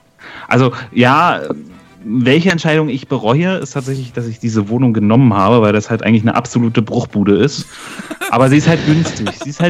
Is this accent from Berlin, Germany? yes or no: yes; Berlin, Germany; now in Brandenburg, Germany; dann nach der Ausbildung bin ich dann weggezogen ins schöne Brandenburg von Berlin. Also ich bin eigentlich ein Berliner